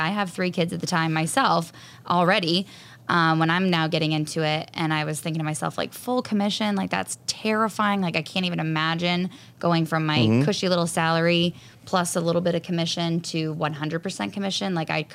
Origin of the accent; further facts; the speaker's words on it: Maine, United States; I mean, we're from Maine. I mean, there's not many mortgage brokerage.